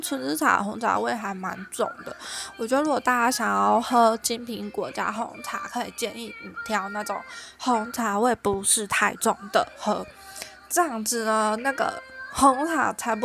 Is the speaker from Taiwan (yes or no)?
yes; Taiwan; 虽然我们台湾人